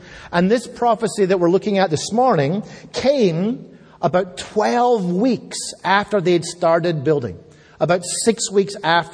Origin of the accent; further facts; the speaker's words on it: Scotland, United Kingdom; born there; I am not a citizen of the United Kingdom where I was born. I was born in Scotland, part of the United Kingdom. But I'm not a citizen. I am a subject. That means I was born under a monarch.